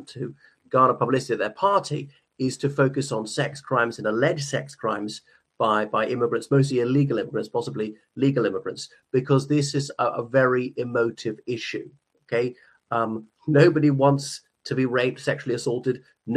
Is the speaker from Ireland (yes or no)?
yes; Ireland; from Ireland.